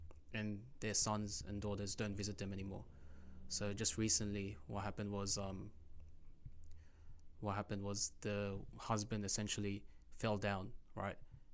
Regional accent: Punchbowl, New South Wales, Australia; growing up in Punchbowl, you see quite a lot. And but yeah, you know, our area, you know, it's a very diverse community.

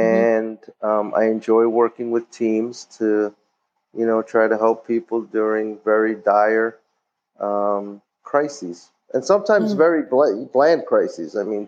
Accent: New York, United States; also born or lived in Philadelphia; I was born in New York. My parents are both from Puerto Rico, and I grew up in New York. Came to Philadelphia at around 1983, and then stayed until I finished school, went back to New York, and returned in 1989

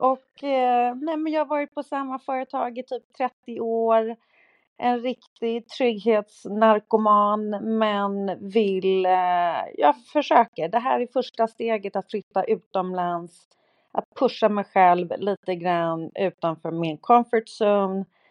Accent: Bromma, Stockholm County, Sweden; Men jag är uppväxt i Bromma. Jag har bott i Bromma liksom sedan jag föddes.

